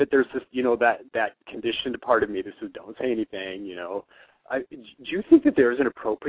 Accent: Seattle, Washington, United States; I'm from Seattle.

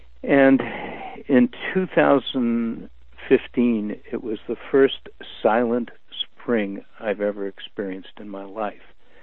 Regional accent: Michigan, United States; I grew up in the Midwest and just outside of Detroit in the late 1930s and early 1940s.

